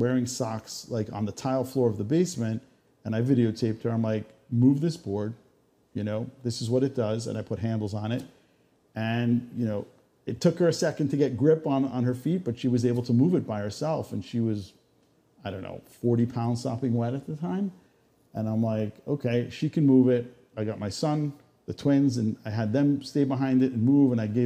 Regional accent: New York, United States; now in Texas, United States; I'm from New York. I'm sorry.

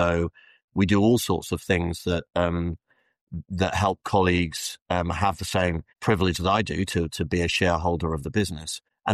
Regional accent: Felixstowe, East of England, United Kingdom; I was brought up in Felixstowe, which you may be familiar with. It's in Suffolk. It's a very, very big container port.

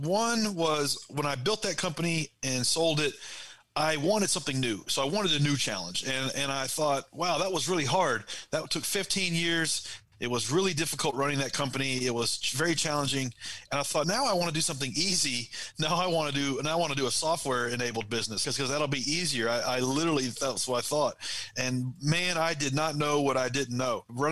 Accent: Nashville, Tennessee, United States; And so we're from Nashville, Tennessee, and so we were just in Nashville for 3 or 4 years with this app, trying to make it work.

